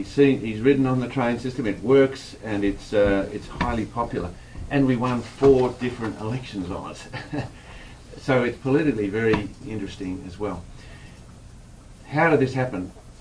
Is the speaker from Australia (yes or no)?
yes; Perth, Western Australia, Australia; And I came from Perth and I didn't know a lot about it.